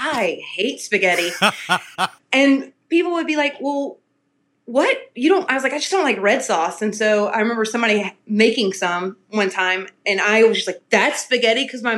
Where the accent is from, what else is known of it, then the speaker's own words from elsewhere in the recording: Dothan, Alabama, United States; I was raised in Dothan, Alabama, which is the peanut capital of the world.